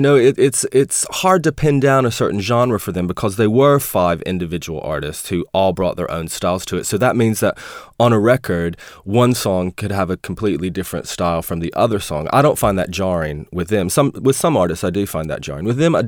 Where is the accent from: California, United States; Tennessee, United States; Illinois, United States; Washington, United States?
Tennessee, United States; Bristol; I'm from Tennessee, so I'm heading back there. My hometown is called Bristol